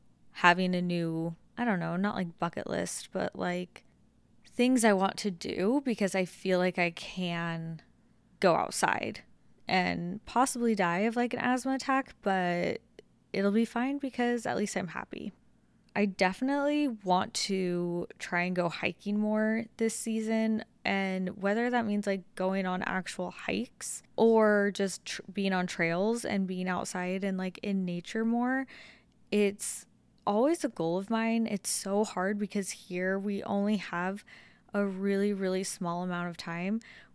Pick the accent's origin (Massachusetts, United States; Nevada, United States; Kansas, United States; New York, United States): Nevada, United States; Las Vegas; When I tell you, I'm from Las Vegas. We don't have anything that's green.